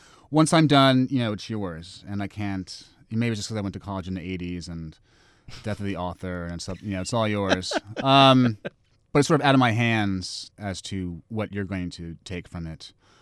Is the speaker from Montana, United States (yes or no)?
no; New York City, New York, United States; So imagining an apocalypse for my hometown isn't that hard because I've seen it ruined.